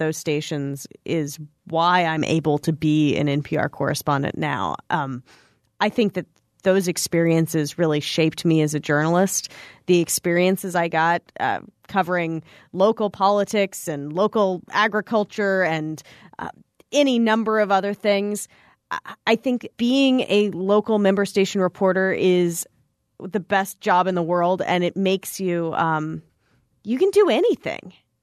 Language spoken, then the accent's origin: English; Los Angeles, California, United States; And I grew up initially in Southern California in the LA area, where there is a ton of traffic.